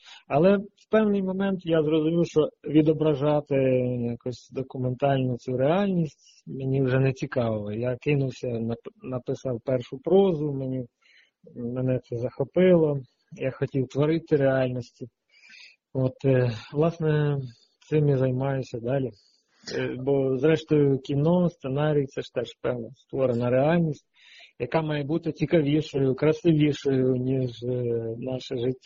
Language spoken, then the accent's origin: Ukrainian; Poltava, Poltava Oblast, Ukraine; Для мене його мова майже рідна, тому що я сам із Полтавщини родом. Я виріс у Полтаві